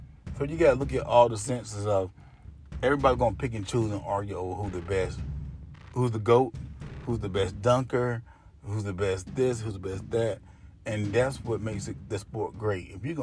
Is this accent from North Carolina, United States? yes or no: yes; North Carolina, United States; I was a Knicks fan and a Charlotte Hornets fan because I'm from North Carolina.